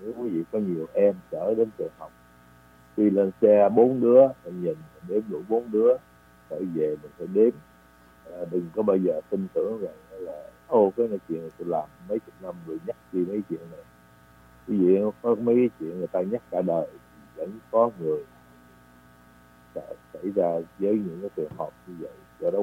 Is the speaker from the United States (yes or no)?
yes; Texas, United States; mình dân Texas mà trời nắng thì mình giống như mấy người ở bên sa mạc Ả Rập nó trời cát cả.